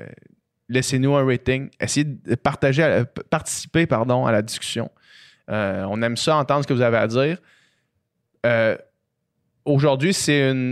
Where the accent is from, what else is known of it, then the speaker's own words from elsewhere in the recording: Quebec, Canada; C'est difficile, en tant que Québécois, de voir cette grande picture-là